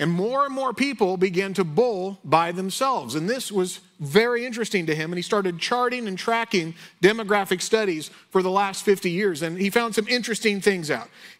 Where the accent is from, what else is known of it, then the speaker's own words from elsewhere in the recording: Oceanside, California, United States; where I grew up in Oceanside in Carlsbad